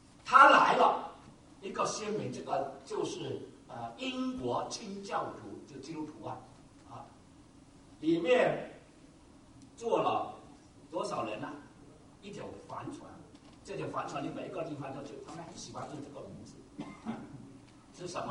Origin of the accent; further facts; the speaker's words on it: Taiwan; 就是好像我们台湾人说和哎，我们是台湾人